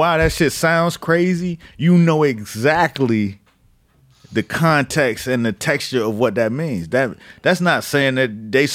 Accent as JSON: {"language": "English", "town": "Miami", "region": "Florida", "country": "United States", "said": "So I'm like, yeah, I'm from Miami, you know what I'm saying?"}